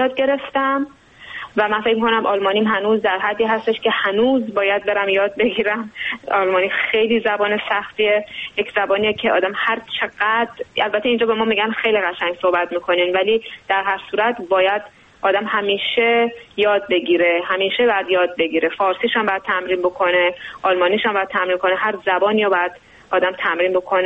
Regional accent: Iran; now in Austria; واسه همین شد که از ایران اومدیم به اتریش.

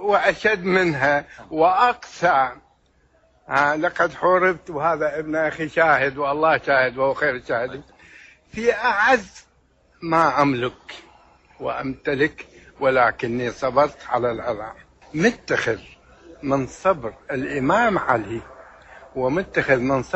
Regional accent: Iraq; وأنا أول عراقي يقبل اسمه دوليا في مكتب جنيف الدولي

